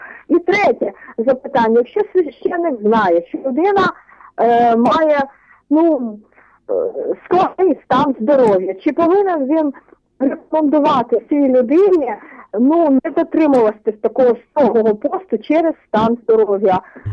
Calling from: Kyiv Oblast, Ukraine; я з Київської області.

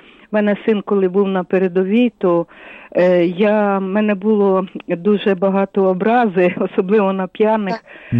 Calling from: Lviv, Lviv Oblast, Ukraine; з Львова.

